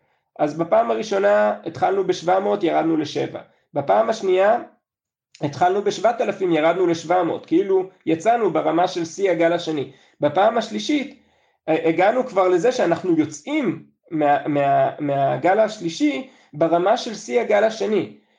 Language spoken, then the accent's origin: Hebrew; Neve Dekalim, Gaza Strip, Palestine; now in Jerusalem, Israel; יכול להיות שנעים לי לגור בירושלים, אבל אני לא מוכן להשלים עם זה שממשלת ישראל הרסה את בית הילדות שלי בנווה דקלים